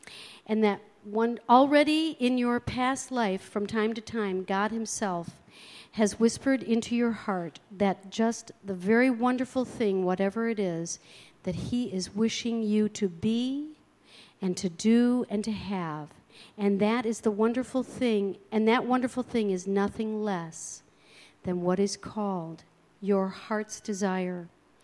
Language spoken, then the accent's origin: English; Crystal Lake, Illinois, United States; I went to my first Unity service at a church in my hometown, Crystal Lake, in 1979.